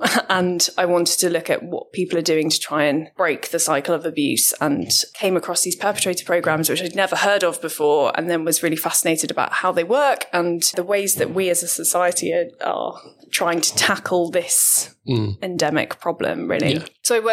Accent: Ipswich, East of England, United Kingdom; Well, it's great. I mean, I grew up in Ipswich

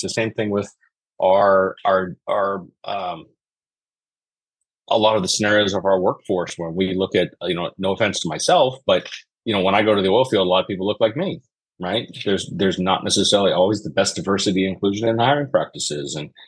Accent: Pennsylvania, United States; now in Houston, United States; because I grew up in Pennsylvania, and there was a hell of a lot of difference between Republicans and Democrats in Pennsylvania.

